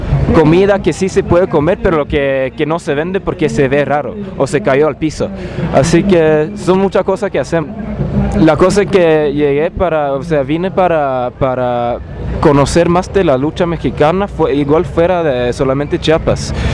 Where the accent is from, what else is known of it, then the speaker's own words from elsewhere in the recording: Norway; Spanish is a second language; de Noruega. Ahí en Noruega soy parte de una organización